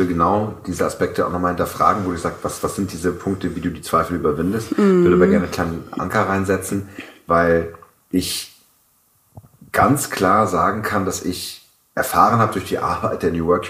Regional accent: Hamburg, Germany; Ich komme aus Hamburg.

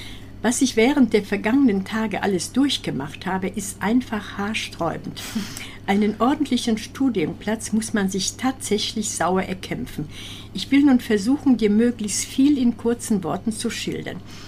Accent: Upper Silesia, Poland; now in Germany; Ich komme ja aus Oberschlesien. Sag ich auch, ich auch.

